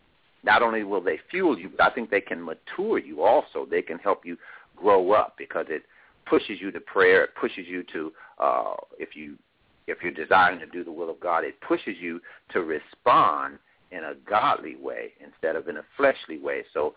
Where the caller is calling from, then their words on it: Compton, California, United States; Yeah, and I'm calling from Compton, California.